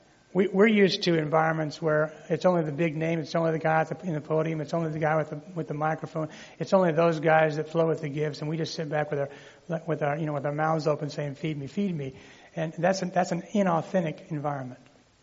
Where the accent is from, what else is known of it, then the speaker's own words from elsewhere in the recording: Colorado, United States; Well, yeah, it makes sense to me because I'm from Colorado.